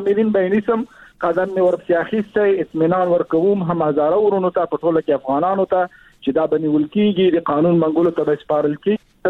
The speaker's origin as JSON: {"language": "Pashto", "region": "Bamyan", "country": "Afghanistan", "tie": "born there", "said": "زه شخصا د بامیان یم، بامیان کې مې تولد شوی ده، د هجرې کې مې ژوند کړی ده، کورنۍ مې هلته وه."}